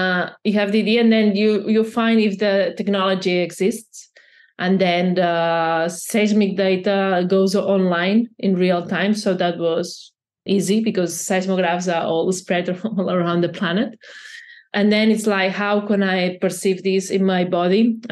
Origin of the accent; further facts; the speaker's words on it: Barcelona, Catalonia, Spain; English is a second language; I'm from Barcelona